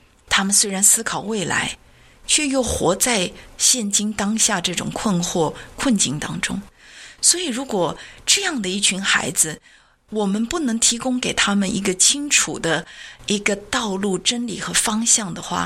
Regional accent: China; 因为我们都是中国人

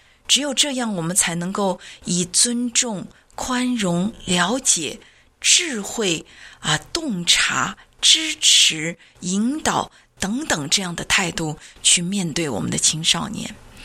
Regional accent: China; 因为我们都是中国人

